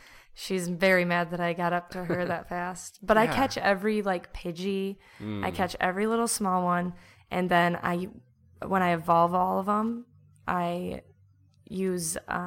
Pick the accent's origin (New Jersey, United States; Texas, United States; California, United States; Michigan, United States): Michigan, United States; Grand Rapids; I moved for a little bit, but I was born and raised in Grand Rapids